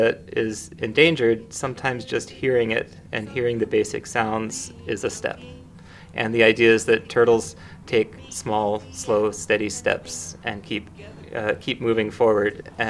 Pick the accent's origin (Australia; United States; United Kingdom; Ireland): United States; Oklahoma; I grew up outside of the Cherokee Nation in Oklahoma